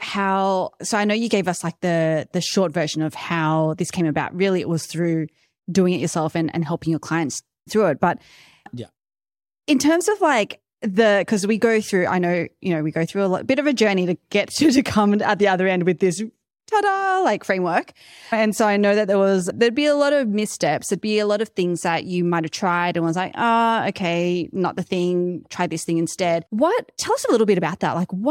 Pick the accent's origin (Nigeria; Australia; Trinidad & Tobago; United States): Australia; accent: Australian; I'm always going to blame / credit my Australian accent for every mispronunciation that I do.